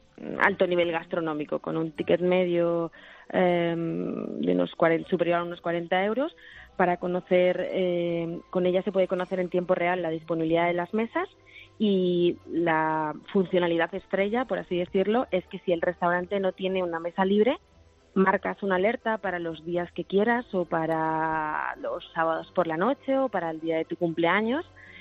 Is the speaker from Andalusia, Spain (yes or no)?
no; Valladolid, Castile and León, Spain; Somos de Valladolid todos.